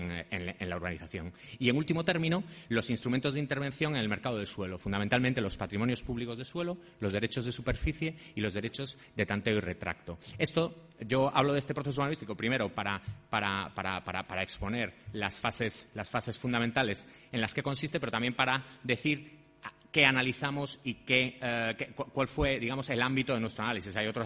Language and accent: Spanish; A Coruña, Galicia, Spain; como soy de La Coruña, pues también es una oportunidad para venir a mi casa al venir a Santiago.